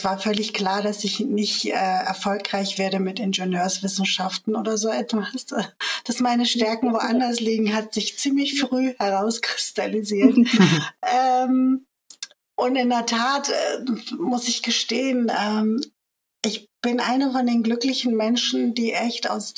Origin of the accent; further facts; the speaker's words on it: Hamburg, Germany; in der damaligen türkischen Community in Hamburg-Harburg, wo ich aufgewachsen bin